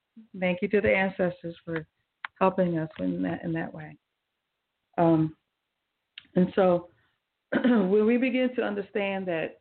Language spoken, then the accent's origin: English; the South, United States; I grew up in the South.